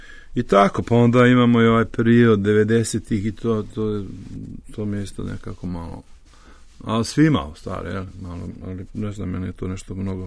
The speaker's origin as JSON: {"language": "Serbian", "region": "Podgorica", "country": "Montenegro", "also_born_or_lived": "Nikšić / Jablanica", "said": "pošto sam došao iz Titog grada, iz Podgorice, živio sam uglavnom po provinciji ceo život, ne znam, Nikšić, Jablanica, Neretvi, vamo tamo."}